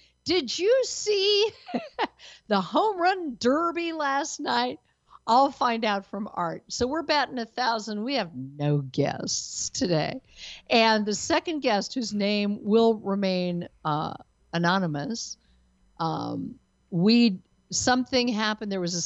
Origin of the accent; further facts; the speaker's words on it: Denver, Colorado, United States; now in Texas, United States; it's happening in my hometown of Denver, even though I wasn't living in Denver when I moved to Texas. Denver is my hometown. Colorado is my home state.